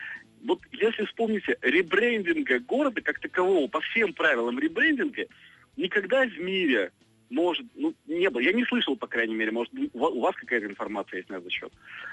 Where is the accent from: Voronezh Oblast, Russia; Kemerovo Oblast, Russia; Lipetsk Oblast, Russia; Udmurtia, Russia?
Udmurtia, Russia; Izhevsk; я из Ижевска, а где это? Ну, это там, где живет Калашников.